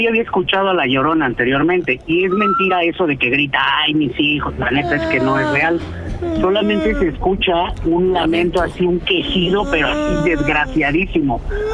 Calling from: Mexico City, Mexico; De aquí, de la Ciudad de México.

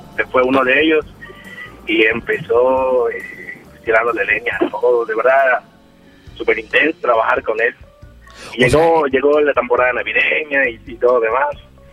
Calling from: Mérida, Yucatán, Mexico; De Mérida, Yucatán.

